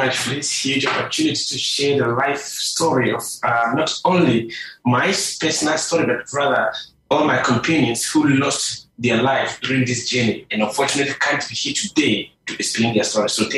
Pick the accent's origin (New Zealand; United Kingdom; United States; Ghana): Ghana; as a Ghanaian